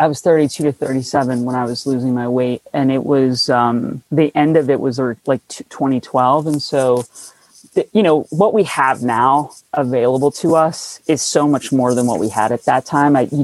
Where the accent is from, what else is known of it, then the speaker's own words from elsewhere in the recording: New Jersey, United States; People around here say pop. I'm from New Jersey. If you say pop, someone punches you in the face.